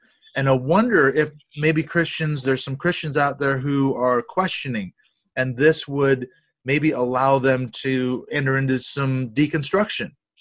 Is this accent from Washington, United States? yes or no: yes; Seattle, Washington, United States; I'm originally from Seattle, so we're scattered all over the world.